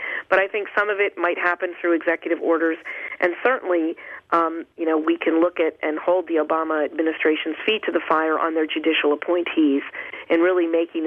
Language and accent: English; New England, United States; I mean, I'm from New England, and man, it's like bumper cars down here when we get a little ice.